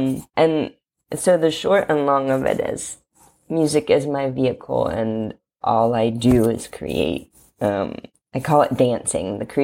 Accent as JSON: {"language": "English", "town": "Covington", "region": "Kentucky", "country": "United States", "said": "I am from Covington, Kentucky"}